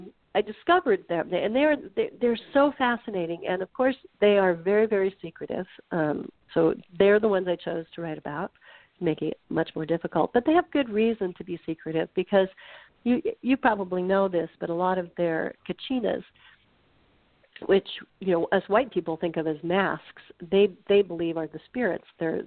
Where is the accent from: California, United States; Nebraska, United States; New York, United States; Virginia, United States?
Nebraska, United States; And I'm not a conservationist because, you know, I'm from Nebraska.